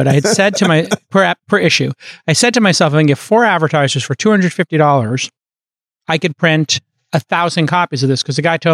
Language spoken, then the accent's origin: English; New York City, New York, United States; growing up in Brooklyn, we both grew up in Brooklyn. He was in Bensonhurst, I was in Bay Ridge.